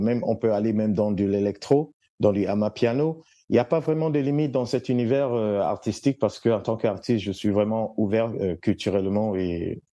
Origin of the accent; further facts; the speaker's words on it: Cameroon; en tant que Camerounais, j'avais toujours envie de rester en Afrique